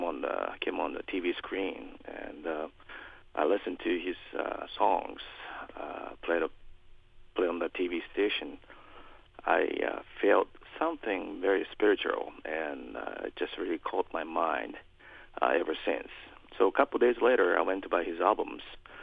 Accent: Kyoto, Japan; that's the first gig I ever had, and made a $20 a night in my hometown, Kyoto.

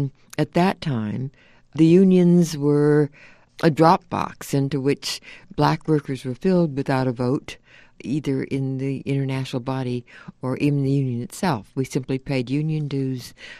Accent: California, United States; Because I grew up in California. I grew up from the age of six through the time that I became a union clerk in that union hall at 20, so that I pretty much grew up as a second generation Californian

